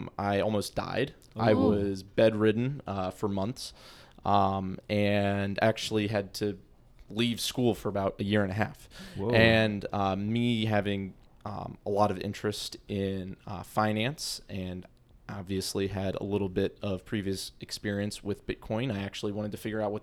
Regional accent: Maryland, United States; also born or lived in Michigan; I'm originally from right outside Washington, D.C. In Maryland. I went and got my undergrad in Michigan at University of Detroit Mercy.

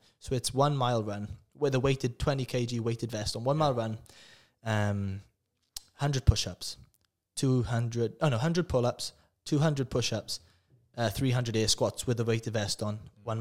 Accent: Bridgend, Wales, United Kingdom; Yeah, well, I'm from Bridgend, and we're always called townies. And to the Valley boys, we're always known as soft.

